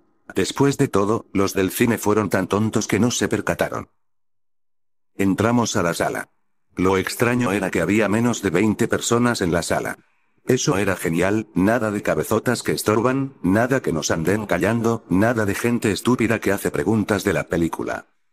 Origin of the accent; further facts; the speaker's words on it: Mexico; Soy de México, y tengo 13 años